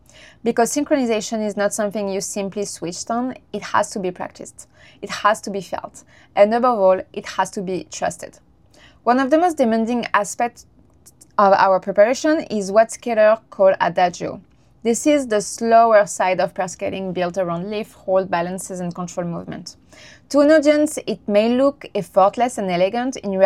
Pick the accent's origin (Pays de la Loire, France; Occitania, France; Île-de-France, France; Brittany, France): Pays de la Loire, France; Saint-Nazaire; I grew up in Saint-Nazaire in France, one of the French great shipbuilding cities. Ships were always part of the landscape of my childhood.